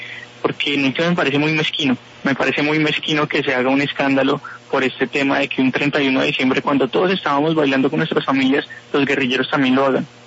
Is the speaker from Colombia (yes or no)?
yes; Colombia